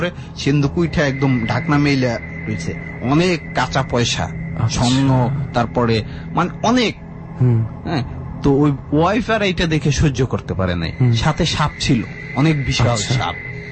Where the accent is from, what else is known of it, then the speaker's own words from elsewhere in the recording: Patuakhali, Barisal Division, Bangladesh; also born or lived in Narayanganj; আমাদের বাড়ি তো নারায়ণগঞ্জ, হ্যাঁ আমার নানা বাড়ি পটুয়াখালীতে, তো আমরা ওই জায়গায় ছোট থেকে মোটামুটি বড় হয়েছি।